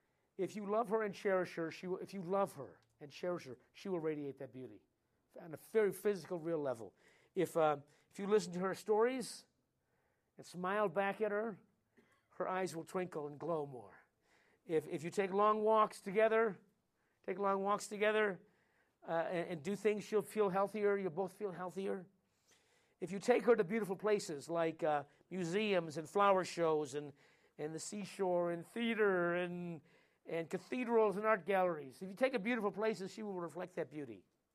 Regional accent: Midwest, United States; I'm from the Midwest.

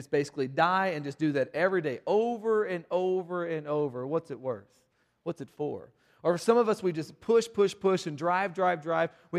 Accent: the South, United States; There's a saying in the country. I'm from the South, and you would see dogs chase cars.

